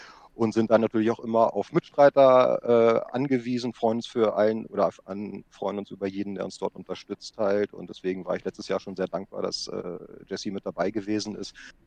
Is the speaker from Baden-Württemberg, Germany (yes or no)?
no; Celle, Lower Saxony, Germany; bin erster Vorsitzender von einer Charity-Organisation von Let's Play for Charity und komme aus Niedersachsen, aus Celle, wem was sagt, liegt in der Nähe von Hannover.